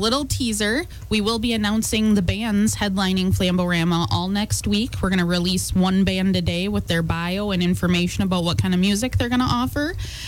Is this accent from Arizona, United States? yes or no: no; Wisconsin Rapids, Wisconsin, United States; now in Park Falls, United States; Yeah, so I have lived in Park Falls since 2017. My husband and my dogs and I call it home here. I'm originally from Wisconsin Rapids.